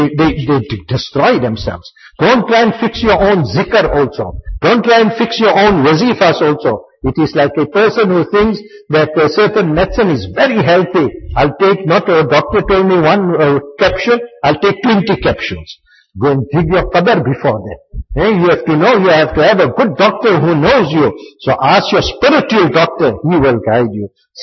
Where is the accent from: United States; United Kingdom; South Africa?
South Africa; Johannesburg, Gauteng; For example, we came to Cape Town, we are from Johannesburg, we don't know the area yet